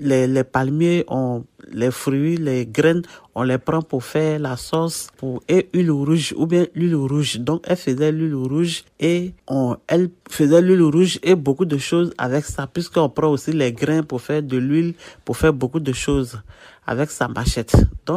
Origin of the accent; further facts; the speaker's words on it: Côte d’Ivoire; Je viens de la Côte d'Ivoire. J'ai 39 ans.